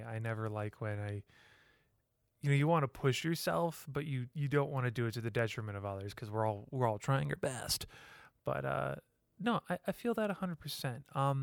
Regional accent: Great Lakes, United States; its early days were very much where I'm from, the Lake States, the East Coast. Well, I'm not from the East Coast, you know what I mean?

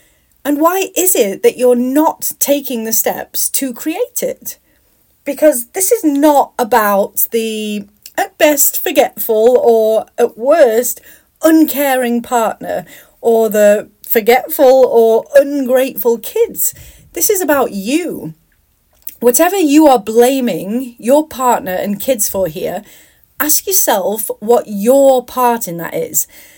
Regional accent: United Kingdom; now in United States; as a Brit living in the US

